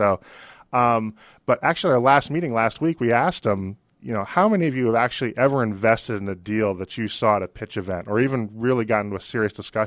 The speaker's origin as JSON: {"language": "English", "town": "Boston", "region": "Massachusetts", "country": "United States", "tie": "born or raised there", "said": "And I grew up in Boston, by the way."}